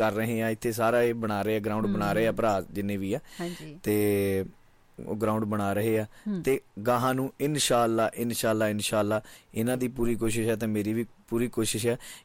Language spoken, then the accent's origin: Punjabi; Bhandal Dona, Punjab, India; ਮੇਰਾ ਪਿੰਡ ਹਮੇਸ਼ਾ ਭੰਡਾਲ ਦੋਨਾਂ ਹੀ ਵੱਜੇਗਾ